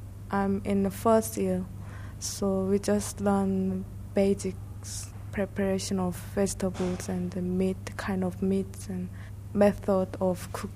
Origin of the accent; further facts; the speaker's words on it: South Korea; English is a second language; moved away as an adult; now in United Kingdom; I am from South Korea. I've been here nearly 2 years.